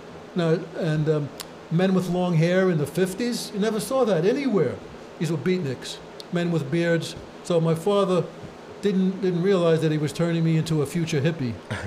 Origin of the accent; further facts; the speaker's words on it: Bath Beach, New York, United States; also born or lived in Connecticut; And I'm not from Connecticut, even though I was there 28 years. I'm from Bath Beach, Bay 13th.